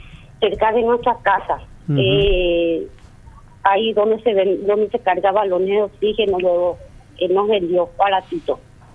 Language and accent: Spanish; Capiatá, Central, Paraguay; Yo soy de Capiatá, kilómetro 21, ruta 2, es un asentamiento, Don Antonio se llama.